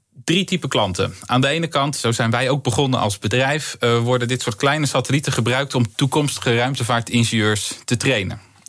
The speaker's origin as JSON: {"language": "Dutch", "town": "Delft", "region": "South Holland", "country": "Netherlands", "said": "Ja, ik kom uit Delft, hè, dus een beetje promoten."}